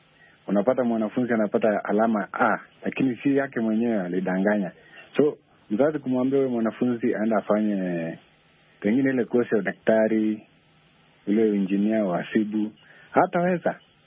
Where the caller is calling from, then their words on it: Kitale, Trans-Nzoia County, Kenya; Ya, natoka Kitale, Kenya.